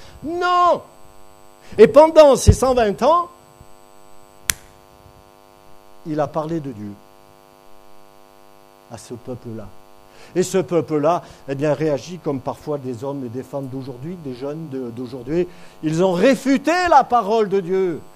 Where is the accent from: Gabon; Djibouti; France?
France; Toulon, Provence-Alpes-Côte d'Azur; born there; je suis né à Toulon, donc à côté d'un port maritime et militaire